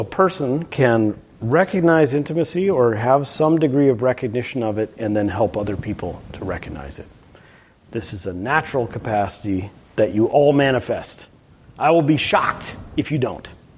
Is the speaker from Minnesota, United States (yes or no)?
yes; Minnesota, United States; being a Minnesotan, it is important generally to talk about